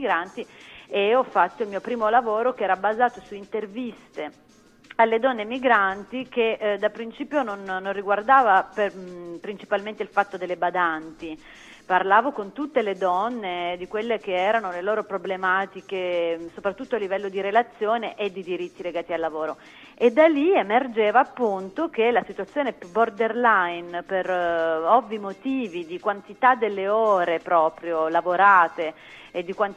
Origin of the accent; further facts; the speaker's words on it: Apulia, Italy; perché ero tornata in Salento dopo molti anni e mi chiedevo appunto che cosa potessi dire io su questa mia terra dopo un po' di anni di assenza